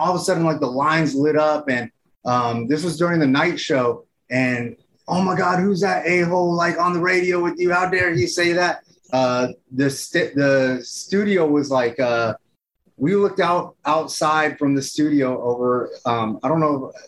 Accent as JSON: {"language": "English", "region": "New York", "country": "United States", "tie": "born or raised there", "said": "Back East. I grew up back East. And I think that's where I get a little bit of my flair, a little bit of my swag, you know, back in New York"}